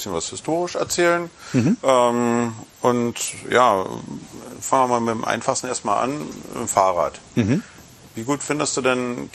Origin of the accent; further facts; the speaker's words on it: Berlin, Germany; wir kommen ja aus Berlin